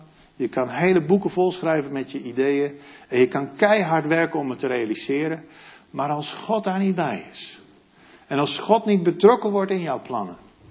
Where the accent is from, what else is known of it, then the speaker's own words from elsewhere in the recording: Friesland, Netherlands; Ik ben een hele gewone jongen. Ik ben op het Friese platteland opgegroeid.